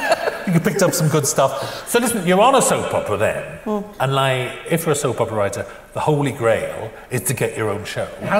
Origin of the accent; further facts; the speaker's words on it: United Kingdom; because we're British, we're not supposed to even acknowledge it.